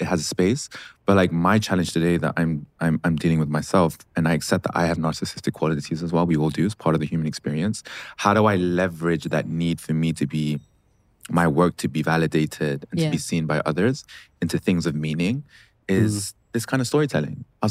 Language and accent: English; London, United Kingdom; I grew up in the West, in London, being a minority, multicultural Muslim boy in London.